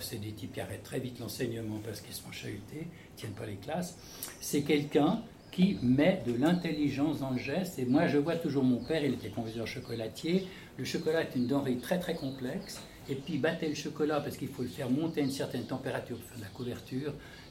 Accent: Geneva, Switzerland; born there; Donc, ils sont venus s'établir à Genève, où je suis né.

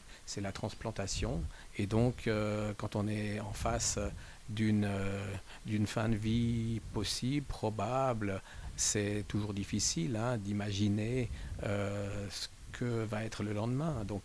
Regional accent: Jura, Switzerland; now in Geneva, Switzerland; je suis un genevois d'adoption. Hein. Je suis arrivé à Genève en 85 d'une lointaine région jurassienne.

